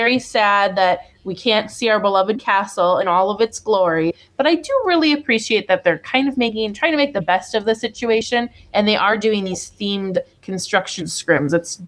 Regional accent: Midwest, United States; because I grew up in the Midwest

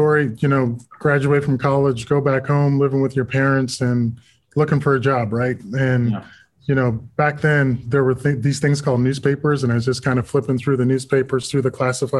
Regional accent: Toronto, Ontario, Canada; also born or lived in London, England; I was born in London, England. You know, I moved to Canada when I was four. I grew up in an area of the city called

